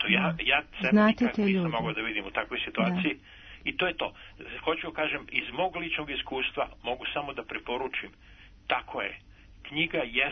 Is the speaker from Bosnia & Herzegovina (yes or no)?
yes; Bosnia & Herzegovina; zato što sam poreklom iz Bosne, iz jednog malog grada, gdje sam završio osnovnu i srednju školu